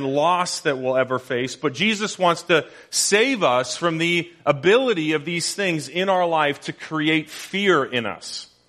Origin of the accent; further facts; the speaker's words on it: Powell River, British Columbia, Canada; as that ferry made the 14-mile journey from my hometown of Powell River over to where I went to high school in Comox